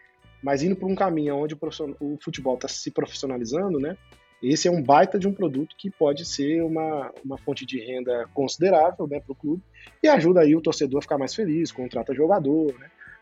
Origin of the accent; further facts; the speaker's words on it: Minas Gerais, Brazil; now in São Paulo, Brazil; Como bom mineiro, né? Frequentava lá o estádio, por mais que mora em São Paulo